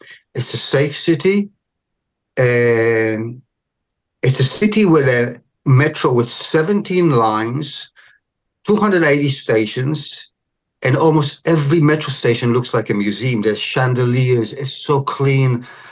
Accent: Australia; I'm from Australia

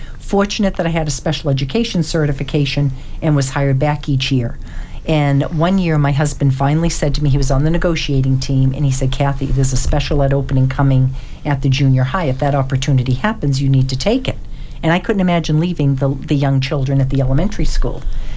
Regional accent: Randolph, Massachusetts, United States; So I grew up in Randolph, and my parents sent me to Cardinal Spelman when I was a ninth grader back in 1969. And Randolph then was kind of a little bit of a sleepy town

